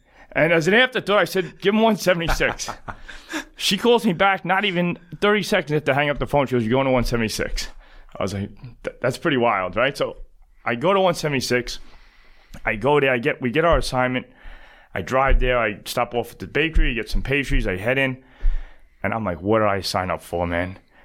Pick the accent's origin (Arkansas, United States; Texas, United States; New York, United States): New York, United States; College Point; Growing up in College Point, Flushing area, we played a lot of sports. And College Point was a huge blue-collar neighborhood.